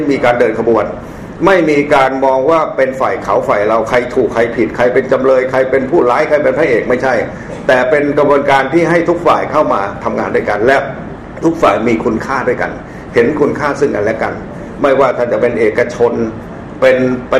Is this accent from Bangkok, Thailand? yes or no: no; Lopburi, Thailand; ผมเองก็โตมาแถวๆภาคกลางนี่เองผมโตที่ลพบุรี